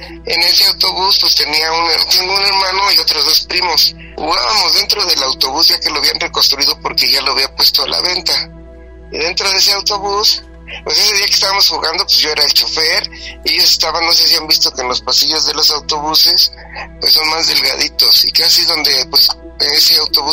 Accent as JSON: {"language": "Spanish", "town": "Magdalena Contreras", "region": "Mexico City", "country": "Mexico", "said": "Soy de aquí de Magdalena Contreras, de la Ciudad de México, cerca de los Dinamos."}